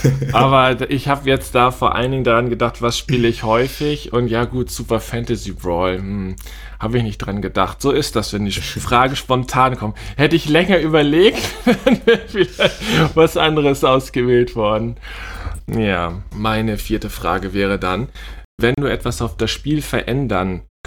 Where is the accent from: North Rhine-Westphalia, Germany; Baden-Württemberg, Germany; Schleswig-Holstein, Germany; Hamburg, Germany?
Hamburg, Germany; ich bin Hamburger, komme aus Norddeutschland entsprechend, lieb die Deiche, Schafe, bin ganz viel an der Nordseeküste